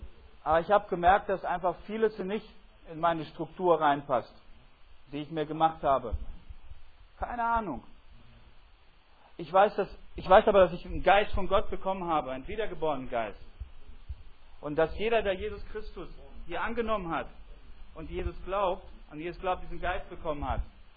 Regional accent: Russia; now in Germany; genauso wie ich und vielleicht auch andere, und sagen, ich bin Aussiedler. Ich bin aus Russland gekommen.

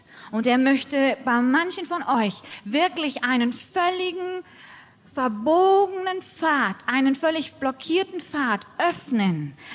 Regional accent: Hamburg, Germany; born there; Ich bin selber geborene Hamburgerin, bin schon ganz, ganz früh in eine Gemeinde hineingeboren.

